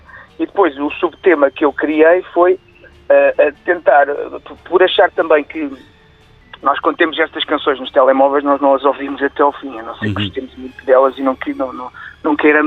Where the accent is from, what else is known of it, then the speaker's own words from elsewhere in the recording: Lisbon, Portugal; eu sou de Lisboa, e estou por estes dias aqui na Ericeira